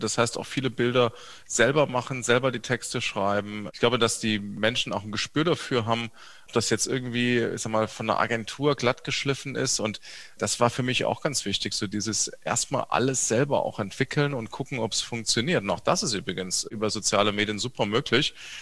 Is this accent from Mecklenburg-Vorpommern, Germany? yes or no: no; Saarbrücken, Saarland, Germany; born there; ich bin 44 Jahre alt, ich bin in Saarbrücken geboren, ich bin heute auch Saarbrücker Oberbürgermeister.